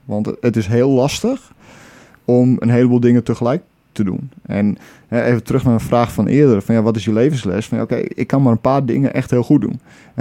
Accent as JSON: {"language": "Dutch", "region": "Friesland", "country": "Netherlands", "said": "Ja, zo Fries ben ik niet. Ik ben wel Fries, maar zo Fries ben ik ook weer niet."}